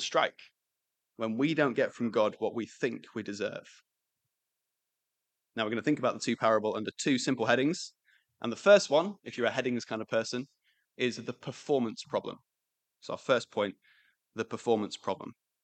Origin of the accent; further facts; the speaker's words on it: United Kingdom; As you can imagine, we're British and complaining is one of the things that we do best.